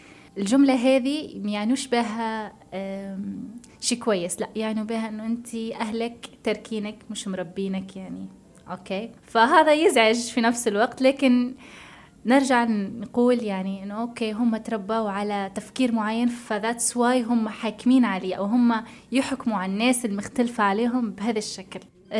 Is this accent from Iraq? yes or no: no; Tunisia; أنا شو العادات والتقاليد اللي عندنا في تونس لازم أمشي عليها. لا بالعكس، أنا واصلة العمر يعني 24 مفروض أكون عارفة عادات تقاليد تونس كلها،